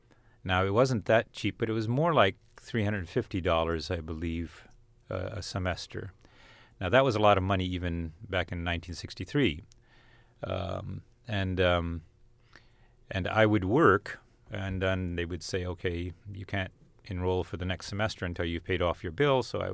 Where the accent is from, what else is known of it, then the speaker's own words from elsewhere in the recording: India; moved away as an adult; now in United States; spent my years growing up in India, and came to the States for college.